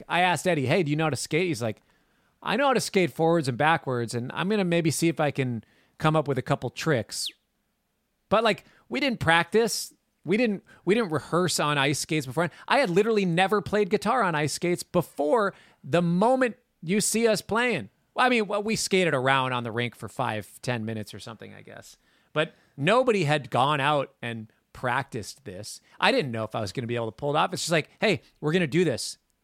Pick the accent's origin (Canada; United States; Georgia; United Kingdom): United States; Minnesota; I grew up in Minnesota. So it's just like, to me, like everybody's got ice skates.